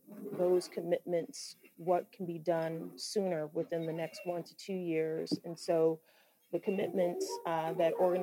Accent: Oklahoma, United States; even from my home state of Oklahoma

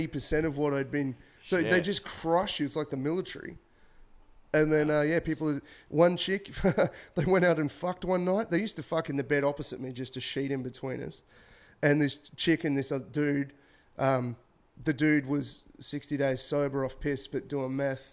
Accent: Rockhampton, Queensland, Australia; I'm from Rocky, man.

